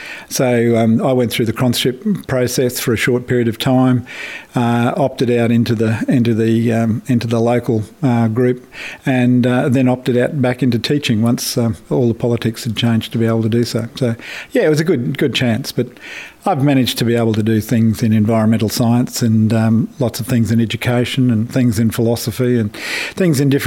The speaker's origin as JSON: {"language": "English", "town": "Nambour", "region": "Queensland", "country": "Australia", "tie": "born or raised there", "said": "my start to life was actually in Nambour on Kabi Kabi country, and I had the great privilege of being brought up with Aboriginal neighbours and also our South Sea Island friends and families like Egmises, Baikwars, Foresters."}